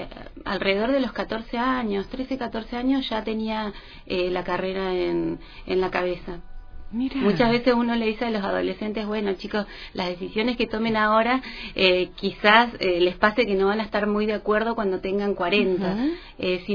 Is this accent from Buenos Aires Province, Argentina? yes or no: no; Río Grande, Tierra del Fuego, Argentina; soy fueguina, nací acá